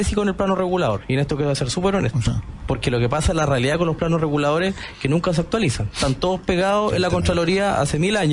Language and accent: Spanish; Aysén, Chile; Desconozco la realidad metropolitana, yo soy de Aysén, veo un poco más la realidad de lo que ocurre en las regiones.